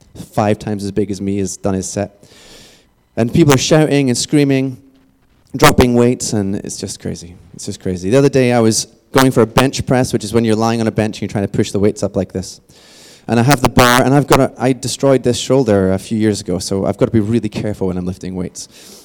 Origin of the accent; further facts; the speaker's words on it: Scotland, United Kingdom; I'm Scottish originally, and you probably can't tell from my accent necessarily, although a lot of you know that, I'm not great at rolling my R's